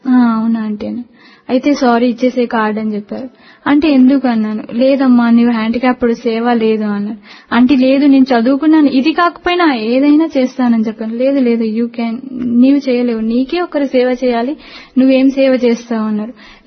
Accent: Gadwal, Telangana, India; మాది మహబూబ్నగర్ డిస్టిక్, అక్కడ గద్వాల్ అనే టౌన్.

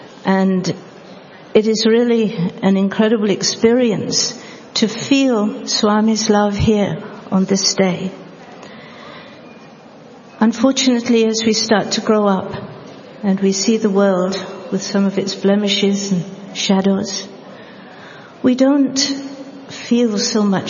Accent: England, United Kingdom; I remember as a child, I was brought up in England

